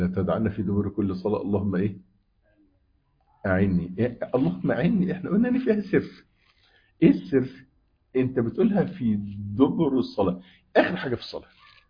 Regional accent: Egypt; زي ما بيقولوا عندنا في مصر يقول لك ايه؟

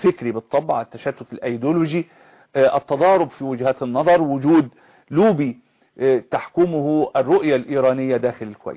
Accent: Egypt; عندنا في مصر

